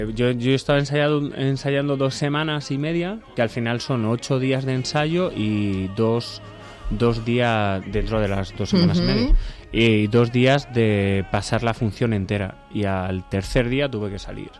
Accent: Spain; Entonces yo sí me apetecía venir a mi tierra, tal, para ya estar con mi niño, mi familia, tal.

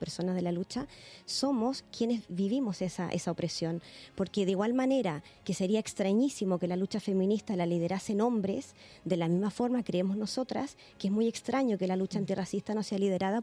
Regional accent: Chile; yo soy de Chile

